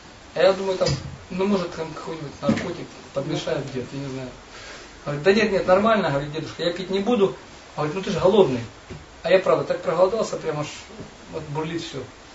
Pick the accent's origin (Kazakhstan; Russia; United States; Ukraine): Ukraine; born there; Хотя я родился на Украине, но я ни разу в Запорожье не был.